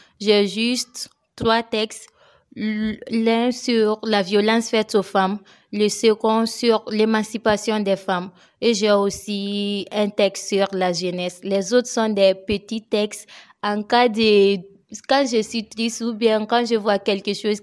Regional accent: Kangaba, Koulikoro, Mali; born there; comme je suis née à Kangaba, nous sommes partis faire une petite visite là-bas

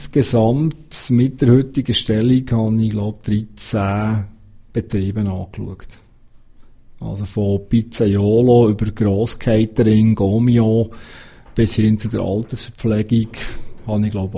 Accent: Bern, Switzerland; Und das als Berner.

